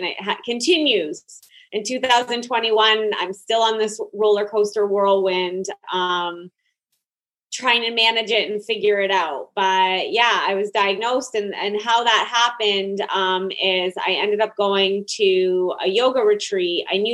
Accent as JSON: {"language": "English", "town": "Toronto", "region": "Ontario", "country": "Canada", "lives_now": "United States", "said": "I'm from Toronto, Canada. And I was going home all the time from New York, Connecticut area"}